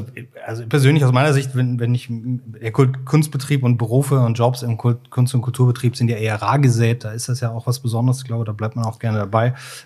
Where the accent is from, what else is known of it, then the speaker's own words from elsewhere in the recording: Cologne, North Rhine-Westphalia, Germany; Ich komme ja auch aus dem Rheinland, ich bin ja gebürtiger Kölner. Das hört man mir nicht so an wie Ihnen, den Rheinländer, tatsächlich.